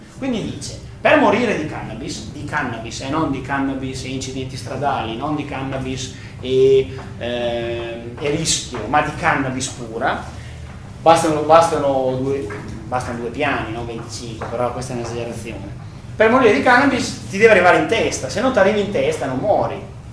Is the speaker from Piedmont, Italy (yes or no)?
no; Novellara, Emilia-Romagna, Italy; now in Fabbrico, Italy; io sono di Fabbrico, sono nativo di Novellara, quindi sono vostro vicino di casa. Nativo di Novellara e abito a Fabbrico da un po' di anni.